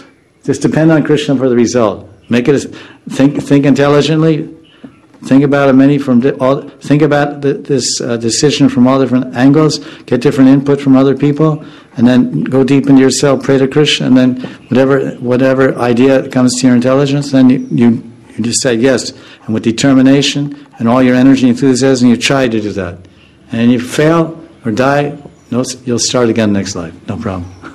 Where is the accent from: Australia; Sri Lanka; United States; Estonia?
Estonia; I'm not from Russia, I'm from Estonia. And we have our own characteristics, we have our own culture, we even have our own language.